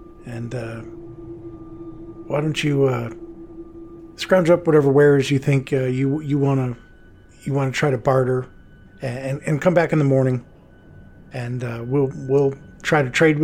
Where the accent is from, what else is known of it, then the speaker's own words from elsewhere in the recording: Detroit, Michigan, United States; I'm not angry. I'm from Detroit.